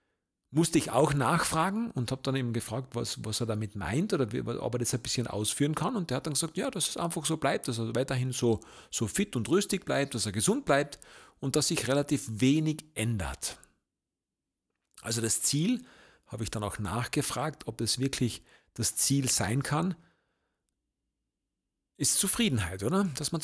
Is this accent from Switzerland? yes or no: no; southern Austria, Austria; da gibt es bei uns im Süden in Österreich eine Tradition